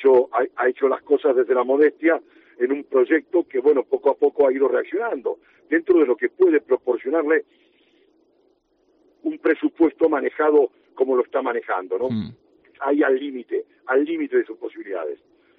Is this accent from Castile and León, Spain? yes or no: yes; Salamanca, Castile and León, Spain; creo que la persona más influyente como salmantino